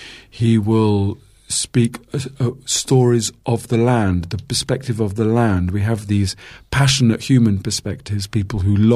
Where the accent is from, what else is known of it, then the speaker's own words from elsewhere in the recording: United Kingdom; I should actually know, as a British person, I should know it better.